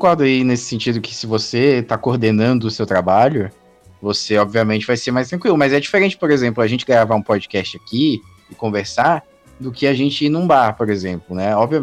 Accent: Palhoça, Santa Catarina, Brazil; now in Florianópolis, Brazil; eu moro em Florianópolis e eu ia pra... Quando eu era criança, eu morava na Palhoça ainda.

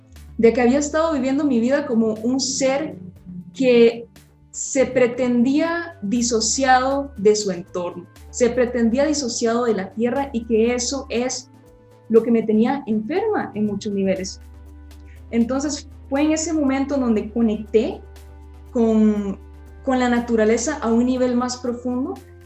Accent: Palmares, Alajuela, Costa Rica; soy de Costa Rica, de Palmares

